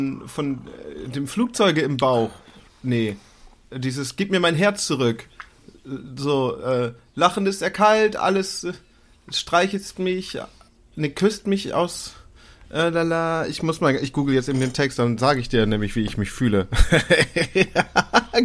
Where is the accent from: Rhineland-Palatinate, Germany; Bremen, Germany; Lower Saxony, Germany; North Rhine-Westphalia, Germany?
Lower Saxony, Germany; ich komme aus Friesland, da machen du auch.